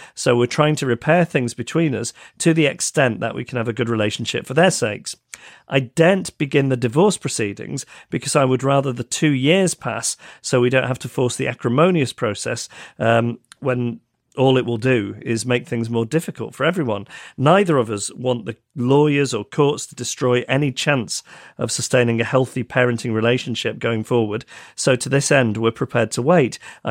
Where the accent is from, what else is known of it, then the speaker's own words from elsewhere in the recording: Scotland, United Kingdom; Side note, I was only able to go because I'm Scottish.